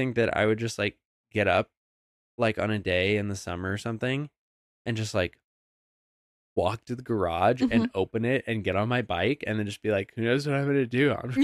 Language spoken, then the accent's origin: English; Idaho, United States; growing up in Idaho is so funny because, like, I don't know. I'm glad that I grew up in the years that I did